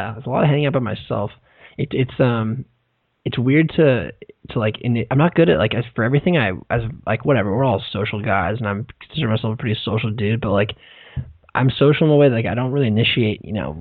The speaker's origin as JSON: {"language": "English", "town": "San Francisco", "region": "California", "country": "United States", "said": "I'm from San Francisco, and I think that impressed her."}